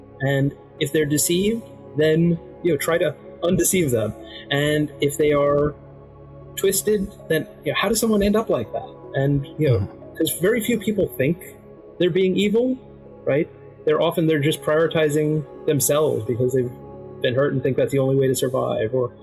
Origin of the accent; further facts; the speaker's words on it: New York City, New York, United States; Yeah, I grew up in New York City.